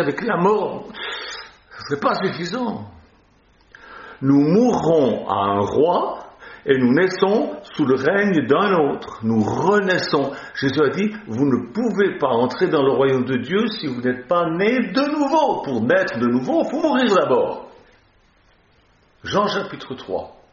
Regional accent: Lausanne, Vaud, Switzerland; born there; Je suis né à Lausanne, en Suisse.

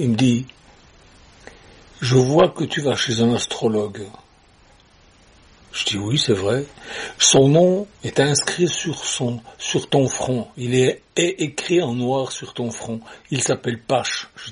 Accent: Switzerland; je suis suisse, je suis concerné, j'avais 18 ans.

